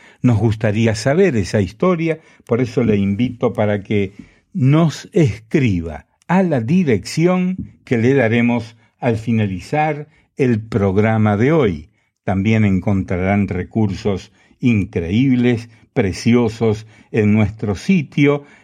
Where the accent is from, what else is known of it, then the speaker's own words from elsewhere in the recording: Guasimal, Bolívar, Colombia; ella regresó a mi pueblo que se llama Guasimal, en la isla de Mompos